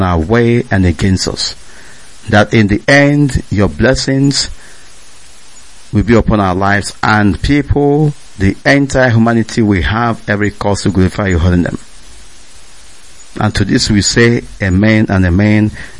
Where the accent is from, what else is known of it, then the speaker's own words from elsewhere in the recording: Abadete, Anambra, Nigeria; I am the deputy leader of Indigenous People of Biafra, and I am from Abadete. Abadete is in Idemili Biafra land.